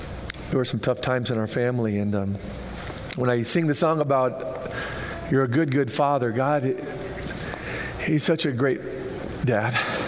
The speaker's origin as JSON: {"language": "English", "town": "Boise", "region": "Idaho", "country": "United States", "tie": "born or raised there", "said": "My brother, who lives in Boise, we grew up in Boise. He hates Boise now because of all of the people that are there. We grew up there 40-some years ago when it was just really quiet. There wasn't very many people."}